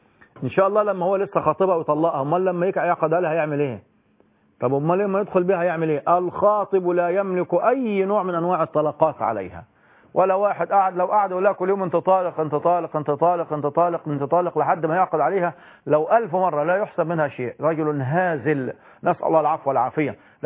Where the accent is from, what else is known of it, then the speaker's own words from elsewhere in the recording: Egypt; مقدار الصاع عندنا في مصر بما يقدر بالكيلو